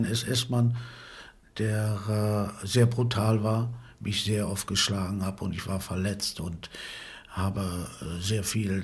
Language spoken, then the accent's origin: German; Germany; Nein, ich bin Deutscher. Und bleib es. Mehr kann ich darüber nicht sagen. Ich liebe das Land und ich bin hier geboren